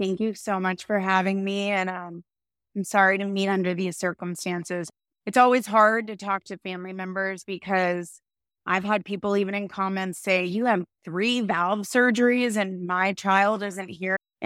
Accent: Texas, United States; My husband and I both have very similar backgrounds. We're both from Texas, from two of the most probably affluent zip codes in the state of Texas.

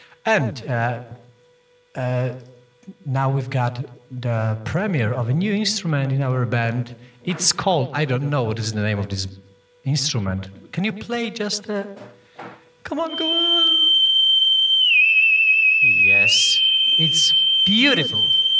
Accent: Gdańsk, Pomeranian Voivodeship, Poland; from Gdańsk, Poland.

